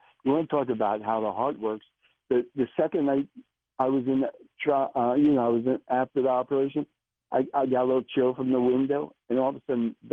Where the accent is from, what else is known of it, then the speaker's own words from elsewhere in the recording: New Jersey, United States; I'm from Central Jersey.